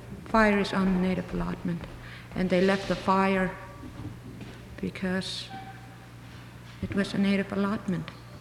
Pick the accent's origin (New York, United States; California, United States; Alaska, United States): Alaska, United States; I'm from Elkhackett.